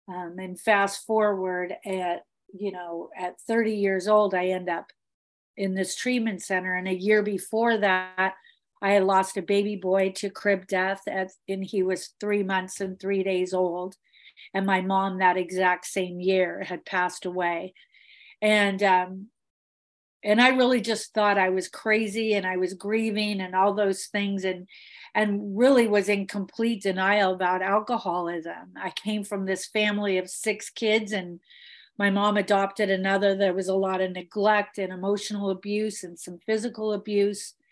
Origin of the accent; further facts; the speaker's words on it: Bellingham, Washington, United States; I came from Bellingham, Washington. I was in this little hippie town.